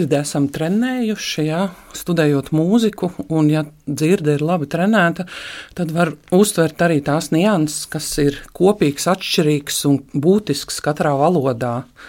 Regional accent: Kurzeme, Latvia; Mēs paši kurzemnieki

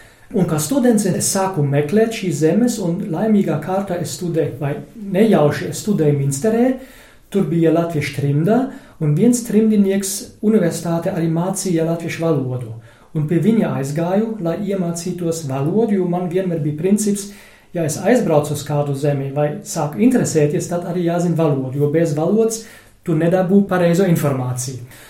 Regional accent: North Rhine-Westphalia, Germany; Latvian is a second language; Man nav ģimenes saiknes ar Baltiju, ne mazākas, ja nulle. Es esmu kāds 100% vai 1000% vācietis. Es esmu no Vestfālenes un ģimene vienmēr bija vācieši.

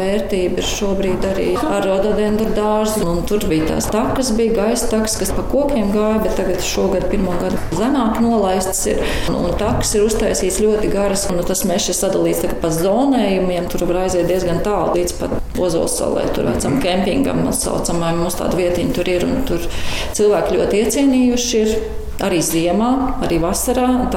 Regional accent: Saldus, Saldus Municipality, Latvia; Esmu dzīvusi un augusi Saldu. Pilsētā augām un dzīvokļos dzīvoja, mainījām tur vienu uz otru, bet brīvais laiks un viss vasars man tika pavadīts laukos.

